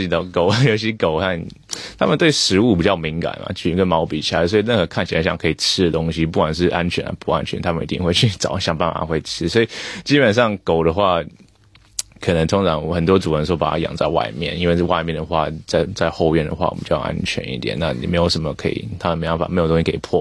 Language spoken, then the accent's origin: Chinese; Canberra, Australian Capital Territory, Australia; 我是从堪培拉那边来的一个兽医，我现在工作差不多三四年左右